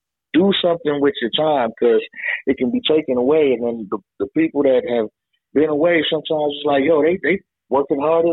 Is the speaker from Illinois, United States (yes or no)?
yes; Chicago, Illinois, United States; Actually, I'm originally from Illinois, up in Chicagoland area, the whole nine up that way.